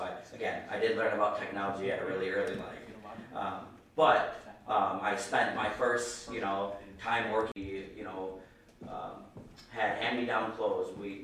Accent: Wisconsin, United States; And so I grew up in Wisconsin to a working home.

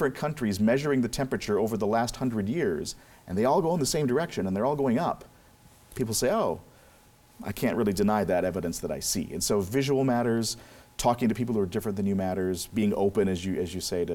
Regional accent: Minnesota, United States; this time my home state Vikings will finally win again

